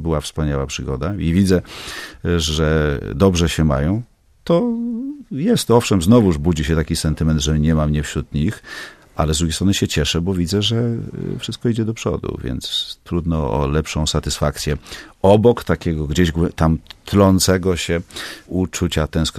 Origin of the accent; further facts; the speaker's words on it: Gdańsk, Pomeranian Voivodeship, Poland; Dla mnie zupełnie naturalne jest to, że z Gdańska pochodzę, w związku z tym temu miejscu bardzo wiele zawdzięczam.